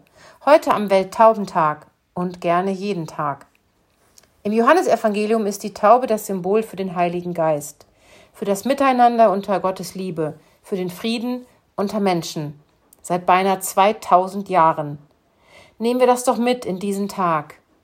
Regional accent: Hameln, Lower Saxony, Germany; born there; Und das ist als gebürtige Hamelnerin schon eine Ansage.

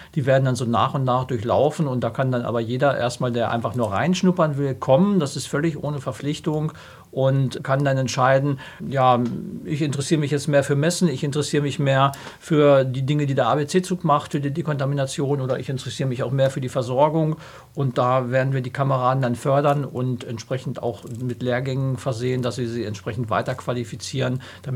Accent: Ockensen, Lower Saxony, Germany; ich komme aus Ockensen, das ist ein ganz kleiner Ort hier im Landkreis

